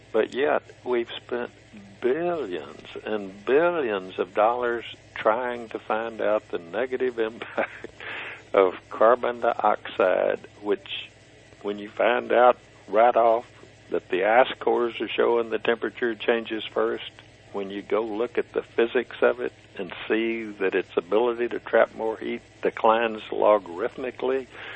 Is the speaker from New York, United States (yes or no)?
no; Texas, United States; And I grew up in Texas, and I'm an old dude that remembers what it was like in the 50s